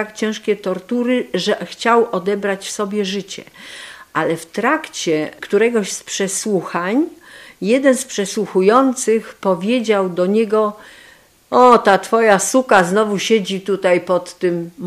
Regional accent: Greater Poland Voivodeship, Poland; Jeszcze chciałam dodać, że ponieważ tutaj jesteśmy z Wielkopolski

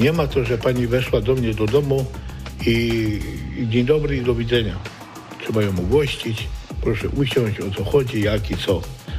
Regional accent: Poznań, Greater Poland Voivodeship, Poland; Mieszkam w Poznaniu od urodzenia.

